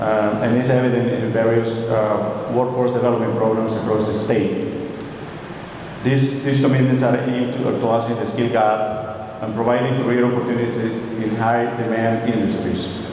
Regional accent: Colombia; English is a second language; now in United States; Especially for me growing up in Colombia, where it's 85 degrees in the year-round zone.

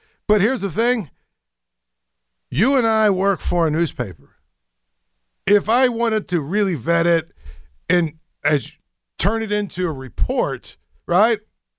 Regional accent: Pittsburgh, Pennsylvania, United States; And because I'm from Pittsburgh, I'm the new guy

